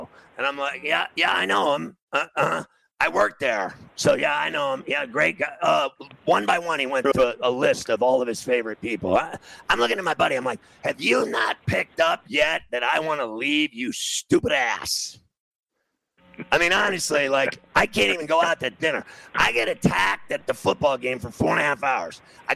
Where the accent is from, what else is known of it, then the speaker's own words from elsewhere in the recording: New York City, New York, United States; I said, I'm from New York City.